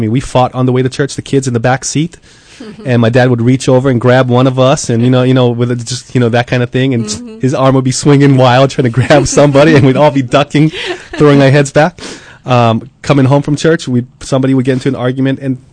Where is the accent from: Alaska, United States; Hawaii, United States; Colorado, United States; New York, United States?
Hawaii, United States; Honoka'a; I was born and raised on the Big Island in a little town of about 2,000 people called Honoka'a.